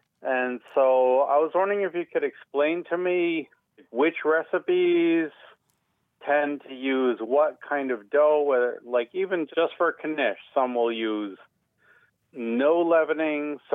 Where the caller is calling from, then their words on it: Boston, Massachusetts, United States; Calling from Boston.